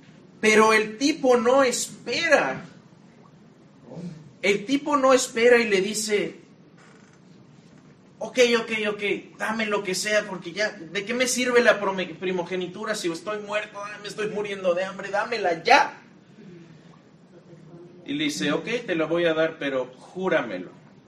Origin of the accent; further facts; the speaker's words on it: Querétaro, Mexico; Yo en donde crecí, en Querétaro, no hay mucho que cazar.